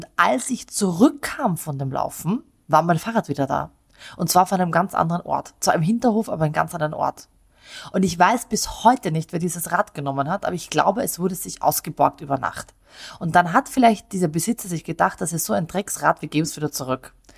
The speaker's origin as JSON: {"language": "German", "region": "Vienna", "country": "Austria", "lives_now": "Munich, Germany", "said": "was ich jedes Mal hier in München auch erlebe, ist, wenn ich erzähle, ich komme aus Wien, dann habe ich sowieso schon die halbe Miete. Das ist Wahnsinn. Also wir Österreicher und wir Wiener haben so einen guten Ruf in Bayern."}